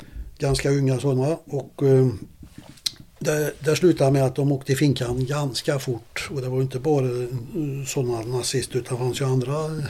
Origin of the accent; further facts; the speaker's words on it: Karlstad, Värmland, Sweden; Då var jag hemma i Karlstad.